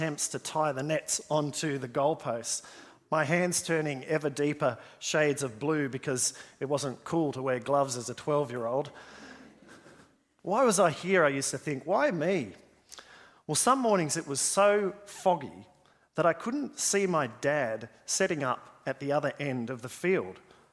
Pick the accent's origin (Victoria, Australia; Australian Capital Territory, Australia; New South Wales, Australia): Australian Capital Territory, Australia; Canberra; And so growing up in Canberra, my dad was heavily involved in our local junior soccer club.